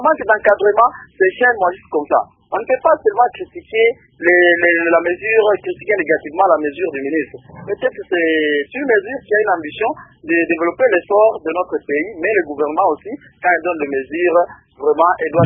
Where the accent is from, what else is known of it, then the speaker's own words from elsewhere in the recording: DR Congo; il y a certains Congolais, comme moi, je suis Congolais